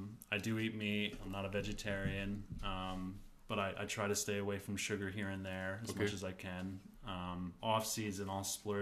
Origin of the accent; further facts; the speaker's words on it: Boonton Township, New Jersey, United States; born there; I was born in New Jersey, Boone Township, in the northern part, Morris County. I went to DePaul Catholic High School.